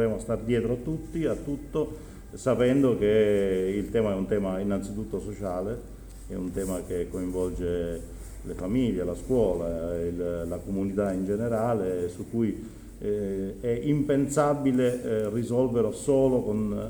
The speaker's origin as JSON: {"language": "Italian", "town": "Trieste", "region": "Friuli-Venezia Giulia", "country": "Italy", "said": "vengo da Trieste, quindi l'ho vissuto in prima persona"}